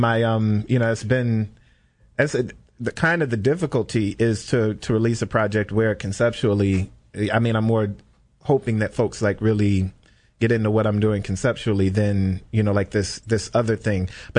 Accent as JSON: {"language": "English", "region": "Illinois", "country": "United States", "said": "I mean, I'm from Illinois, and you know"}